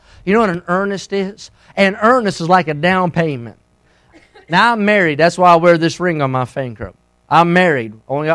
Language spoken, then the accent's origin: English; West Virginia, United States; So I got camouflage duct tape because I was from West Virginia.